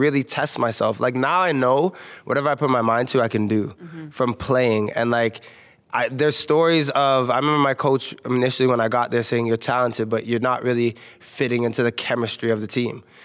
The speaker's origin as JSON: {"language": "English", "country": "Canada", "said": "I'm Canadian. I'm way better than him."}